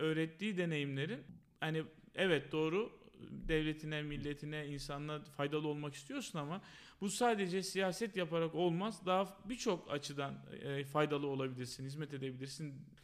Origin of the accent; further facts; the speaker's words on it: Konya, Turkey; Beni tanımlayan ve sevdiğim yönlerimden biri de Konyalı olmak. Ben severek ve gururla Konyalıyım diyebilirim. 1990 doğumluyum.